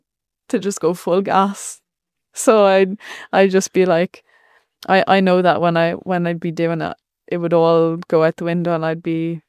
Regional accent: Ireland; not to just think that, oh, we're Irish cyclists, we can only do this.

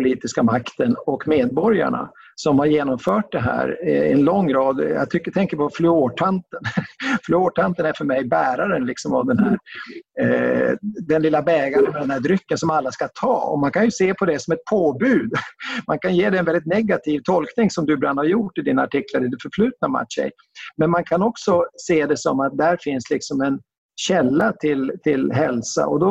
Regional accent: Västerbotten County, Sweden; jag kommer från Västerbotten i norr ursprungligen.

